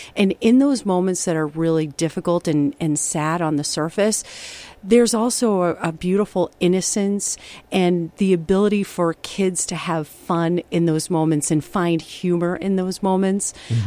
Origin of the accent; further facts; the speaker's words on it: Worcester, Massachusetts, United States; Yeah, I'm sure a lot of people know Worcester is an old factory town. I grew up there in the 80s, early 90s, and in this particular neighborhood anyway, the Main South neighborhood